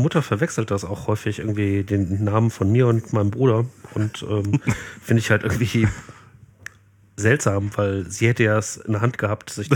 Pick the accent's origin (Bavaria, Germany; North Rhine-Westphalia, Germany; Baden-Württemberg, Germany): North Rhine-Westphalia, Germany; Bielefeld; Wir sind irgendwie in Westdeutschland einigermaßen rumgereist, aber so den größten Teil meiner Jugend habe ich in Bielefeld verbracht